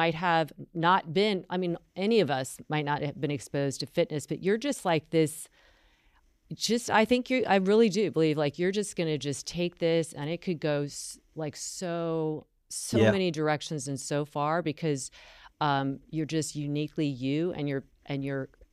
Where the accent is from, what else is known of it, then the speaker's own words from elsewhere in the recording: North Carolina, United States; I'm from North Carolina and the South.